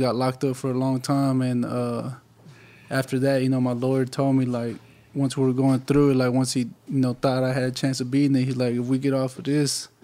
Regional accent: Freeport, Texas, United States; Nah, I'm from Freeport, Texas.

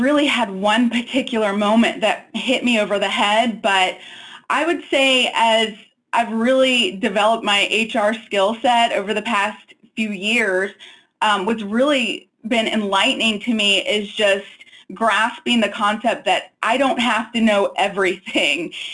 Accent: New Orleans, Louisiana, United States; I am originally from New Orleans. Spent a good bit of my childhood in New Orleans.

